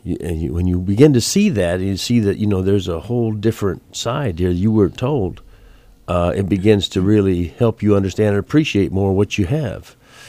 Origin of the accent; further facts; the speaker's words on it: Nebraska, United States; also born or lived in Hawaii; now in Vermont, United States; Well, that's, well, I grew up in Nebraska. I was born in Hawaii, which sometimes I have fond memories of during this time of year. Then I was raised in Nebraska